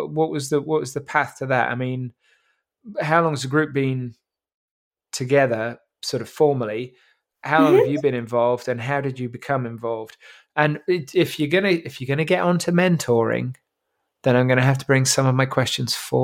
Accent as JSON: {"language": "English", "region": "England", "country": "United Kingdom", "said": "because, you know, I'm English, so I was basically like a beacon with the sun reflecting off my pale skin."}